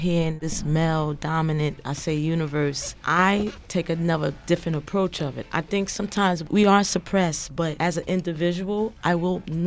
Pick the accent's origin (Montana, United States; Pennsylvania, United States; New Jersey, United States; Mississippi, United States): Pennsylvania, United States; Philadelphia; born there; I'm from the East Coast. I was born in Philadelphia.